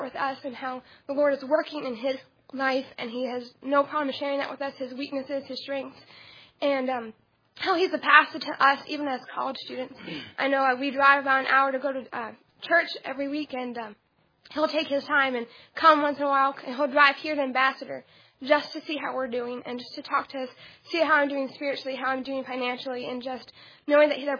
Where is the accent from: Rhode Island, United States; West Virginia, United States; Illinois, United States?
West Virginia, United States; Beckley; I'm from Beckley, West Virginia, and I'm a sophomore L.Ed. major.